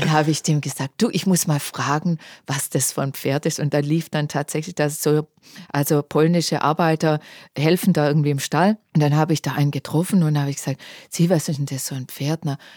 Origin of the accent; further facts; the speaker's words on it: Dettingen an der Erms, Baden-Württemberg, Germany; Wir kommen beide aus dem Ort Dettingen-Erms.